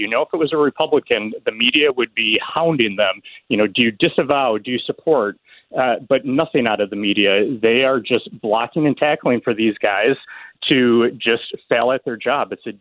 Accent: Minneapolis, Minnesota, United States; 2 years ago, I'm from Minneapolis.

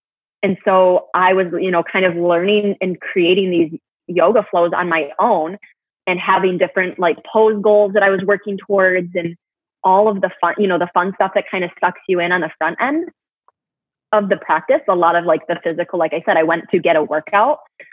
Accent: Michigan, United States; I'm from Michigan. So yeah, I live in West Michigan. I have born and raised in Michigan, but on the other side of the state.

